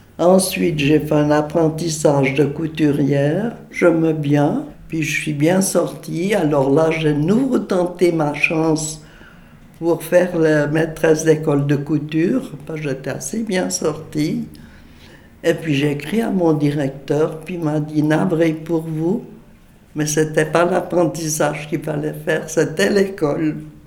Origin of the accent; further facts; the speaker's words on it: Renan, Vaud, Switzerland; born there; Je suis née à Renan, dans le canton de Vaud. Mes parents avaient acheté une maison et c'était une fermette, disons.